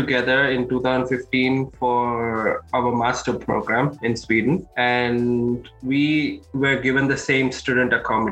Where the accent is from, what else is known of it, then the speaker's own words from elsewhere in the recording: South India, India; moved away as an adult; I come from India, or to be specific, I come from South India.